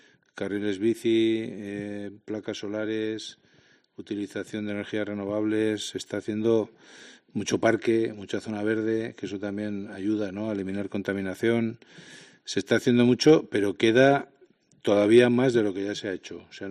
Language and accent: Spanish; Pamplona, Navarre, Spain; Todos somos de Pamplona y tenemos que trabajar porque Pamplona vaya para arriba.